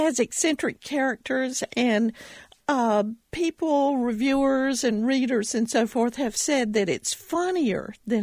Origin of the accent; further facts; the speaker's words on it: Albemarle, North Carolina, United States; Well, I grew up in Albemarle, which is in Stanley County, which is in the Uwharries. It's halfway between here and Charlotte.